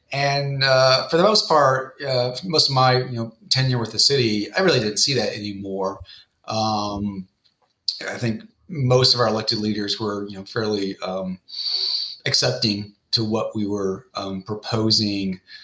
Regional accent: Memphis, Tennessee, United States; was Memphis. It's my hometown. I wanted to eventually, you know, apply my skills here in Memphis to help make it a better city.

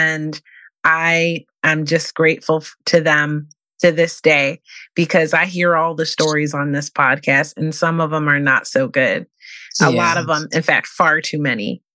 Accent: East Coast, United States; We went to school on the East Coast. I'm from the East Coast.

